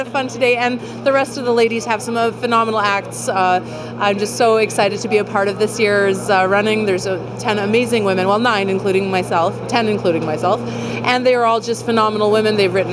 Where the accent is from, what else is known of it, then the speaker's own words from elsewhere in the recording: Whitehorse, Yukon, Canada; I've been here my entire life. I was born and raised in Whitehorse, just a couple blocks away from Shipyards Park, actually.